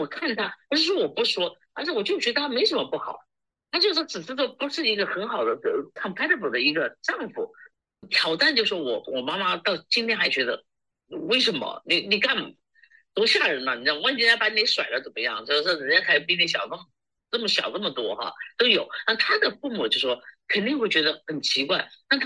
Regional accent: Australia; 我是一个华人，生长在一个西方的这个国家，生长在澳洲。

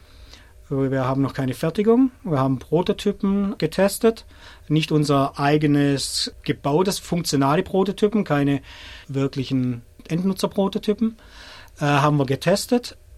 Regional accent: Rottweil, Baden-Württemberg, Germany; accent: Swabian; Ja, ich komme aus Rottweil. Das ist für alle, die nicht aus der Gegend kommen, das ist so auf halbem Weg zwischen Stuttgart und Bodensee.

